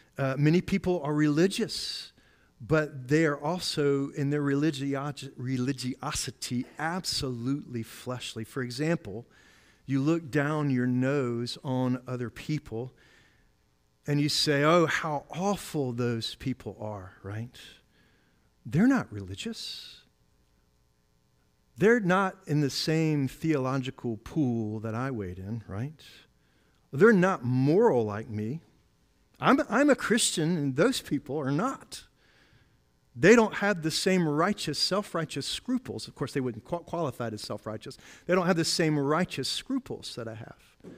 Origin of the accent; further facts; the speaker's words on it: South Carolina, United States; now in Southwest Virginia, United States; I'm from South Carolina. That's definitely the South, but I think we're still in the South.